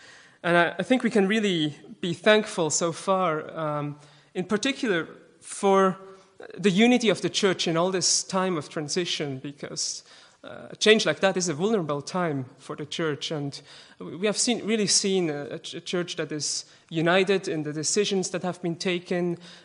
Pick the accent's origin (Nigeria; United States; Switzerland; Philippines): Switzerland; accent: Swiss; English is a second language; I hope my Swiss accent, which still is there despite all the teaching I receive with Stephanie, I hope my accent will not be too disturbing for you